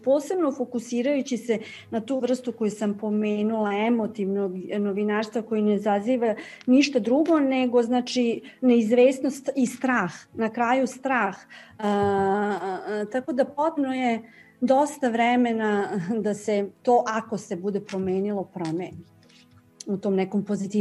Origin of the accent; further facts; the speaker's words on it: Serbia; now in Italy; Ja sam takođe emigrirala iz Srbije. Danas sam italijanski državljanin i eto, ponosim se time.